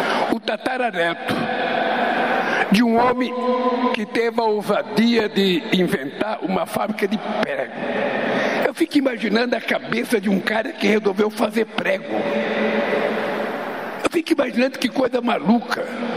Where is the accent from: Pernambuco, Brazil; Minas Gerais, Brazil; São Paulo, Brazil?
Pernambuco, Brazil; moved away; Eu sou de uma região de Pernambuco, onde uma criança que não morre até o fim de idade de fome tem chance de crescer na vida.